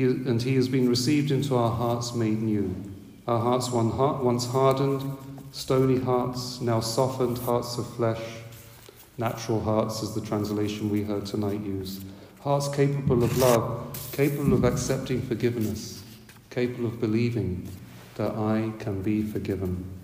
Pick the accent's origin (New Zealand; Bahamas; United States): New Zealand; And are you from Australia? I've never been asked whether I'm from New Zealand. Some of them guess that I'm from England, or they say Ireland. Some even ask me, am I from Germany?